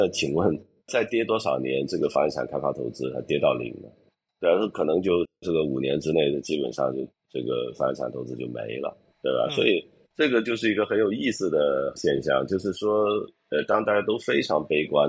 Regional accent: China; 那我们中国人都说哈，这个办法总比问题多，对吧？

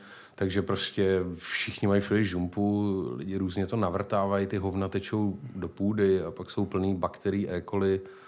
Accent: Benátky nad Jizerou, Central Bohemian Region, Czechia; also born or lived in Brandýs nad Labem; No já pocházím z těch Benátek. To znamená, že tam jsem se nenarodil, narodil jsem se v Brandýse nad Labem, ale bydleli jsme v Benátkách a tam jsem byl asi do těch 15

